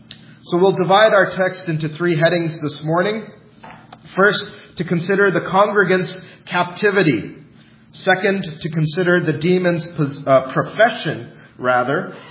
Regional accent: United Kingdom; I'm British, so I love that word.

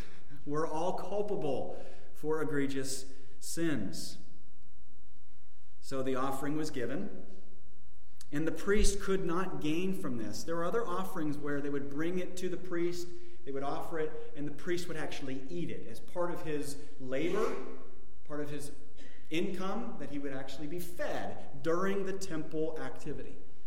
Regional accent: United States; I'm an American.

